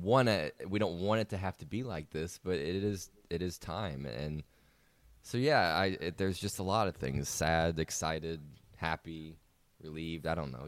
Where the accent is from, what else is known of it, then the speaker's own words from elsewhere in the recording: United States; Since I'm American, I woke up to the news that Arsene Wenger was leaving